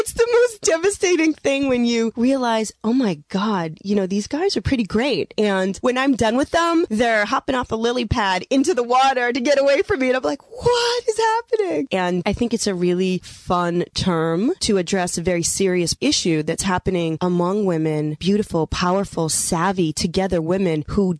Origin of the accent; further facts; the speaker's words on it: United States; now in California, United States; I'm from the East. I was raised Catholic with an Italian mother and a Jewish father.